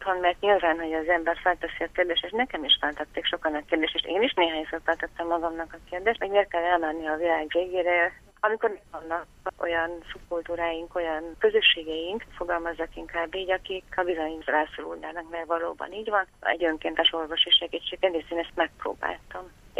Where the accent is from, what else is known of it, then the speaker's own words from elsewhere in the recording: Székely Land, Romania; De ha én arra gondolok, hogy én Székelyföldről származom